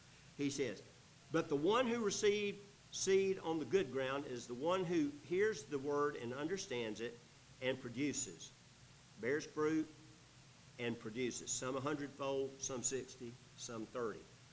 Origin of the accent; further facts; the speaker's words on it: Atlanta, Georgia, United States; Not that I know a lot about agriculture. I'm from Atlanta. We used to think that beans grew in cans